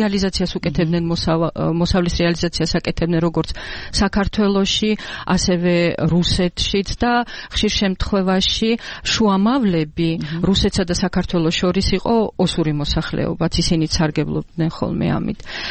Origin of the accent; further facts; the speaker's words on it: Akhalgori, Mtskheta-Mtianeti, Georgia; now in Tserovani, Georgia; მაგრამ ჩემი ოჯახის დედა ჩემი უფრო სწორად არის ახალგორის რაიონიდან წარმოშობით და ახალგორიც არის ჩემი მშობლიური კუთხე. და 2008 წლის საშინელი ომის შემდეგ ჩვენ აღმოჩნდით წეროვანში.